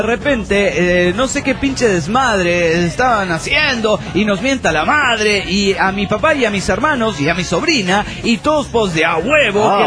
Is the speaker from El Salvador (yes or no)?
yes; El Salvador; El Salvador se llama el Valle de las Hamacas. En mi país hay muchos terremotos por debajo de los niveles 5 de la escala